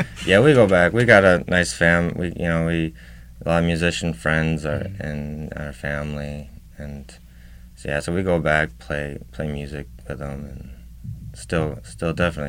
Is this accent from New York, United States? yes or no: yes; New York, United States; My mother and my sister live in Pittsburgh, but I'm actually from the Finger Lakes region of New York.